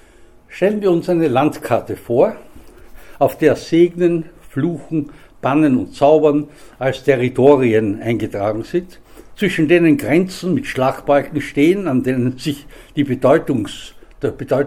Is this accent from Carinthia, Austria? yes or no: no; Vienna, Austria; Ich bin ja als Wiener natürlich und auch sonst, wie Sie sich das Fach vorstellen können, ja, mit der Stephanskirche, mit St. Stephan verbunden.